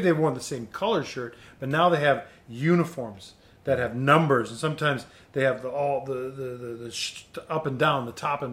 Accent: Wisconsin, United States; I'm from Wisconsin.

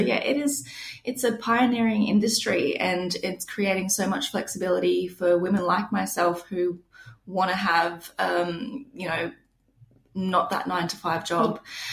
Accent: Gold Coast, Queensland, Australia; So I'm from the Gold Coast.

